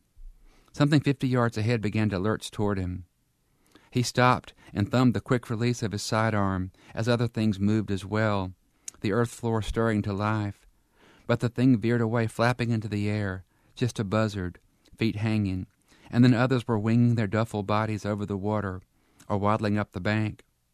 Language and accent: English; Dickinson, Alabama, United States; born or raised there